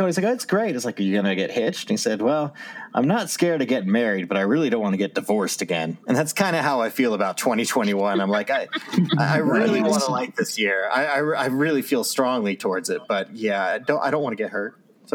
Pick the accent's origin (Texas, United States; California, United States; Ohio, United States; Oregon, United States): Texas, United States; They know we're from Texas.